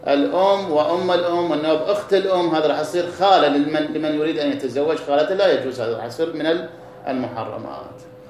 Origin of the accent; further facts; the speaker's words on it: Iraq; عندنا في العراق